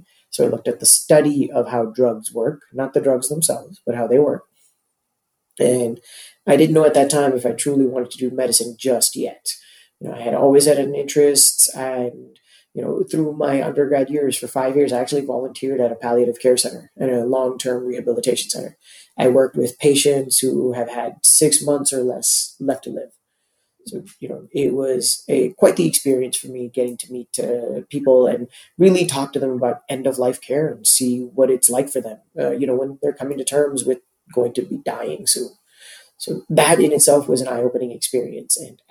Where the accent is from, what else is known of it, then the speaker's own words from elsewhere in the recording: Toronto, Ontario, Canada; also born or lived in Mumbai, India; I was born in Mumbai, India, but I grew up in Toronto, as you can see right over there, the center of mass.